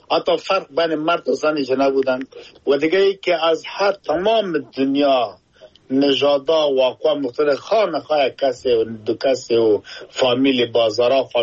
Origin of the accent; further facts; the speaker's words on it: Afghanistan; now in United Kingdom; ما افغان هستم در انگلستان زندگی می کنم، این که خودم افغان هستم مسلمان هستم